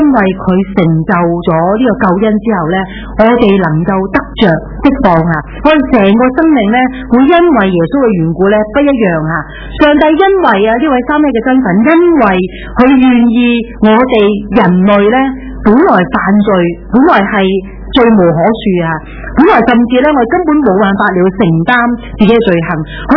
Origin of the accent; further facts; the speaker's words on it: Hong Kong; 如果我们只是说我们香港什么核心价值，我们香港人的什么精神呢